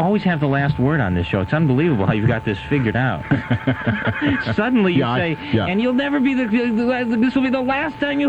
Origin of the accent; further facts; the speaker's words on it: Tucson, Arizona, United States; But growing up in Tucson, Arizona, there was no one there to sort of, as a mentor, to go, oh, you know what you should do is comedy.